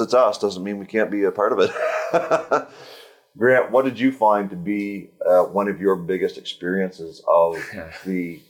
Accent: Canada; I'm from Canada.

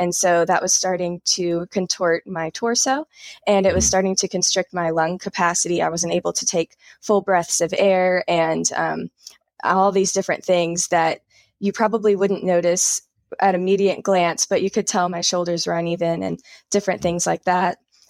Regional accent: South Carolina, United States; now in Asheville, United States; So I'm a Southern girl as well. I grew up in South Carolina and I moved to North Carolina.

